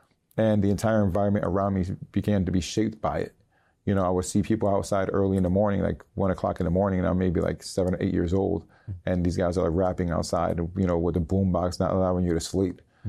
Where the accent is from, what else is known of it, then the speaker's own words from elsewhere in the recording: United States; born there; they eventually got married, they migrated here, and I was born in the United States.